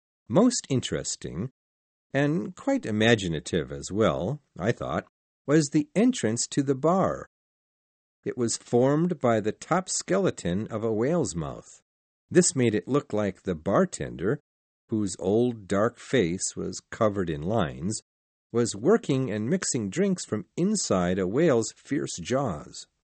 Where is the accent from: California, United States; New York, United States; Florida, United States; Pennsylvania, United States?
New York, United States; Manhattan; No, my way of escaping the reality of my hometown of Manhattan, New York, was going to sea as a plain, ordinary seaman.